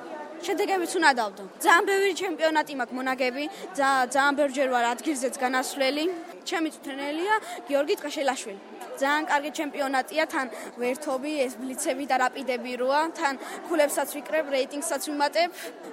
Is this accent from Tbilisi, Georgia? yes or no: no; Samtredia, Imereti, Georgia; სანტრედიიდან ვარ, მაგრამ ქუთაისის სახელით გამოვდივარ.